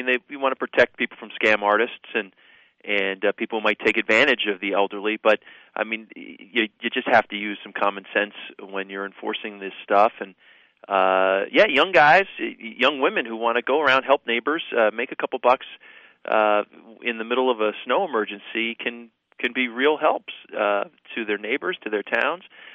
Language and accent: English; Clifton, United States; when I was growing up in Clifton, boy, I the snow days, I used to make a killing.